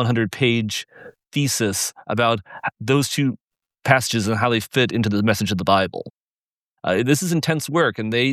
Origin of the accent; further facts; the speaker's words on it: Midwest, United States; also born or lived in Michigan; now in Orange County, United States; I'm also a Midwesterner by upbringing. I grew up in Illinois and Michigan, and there's a reputation associated with California and the Midwest.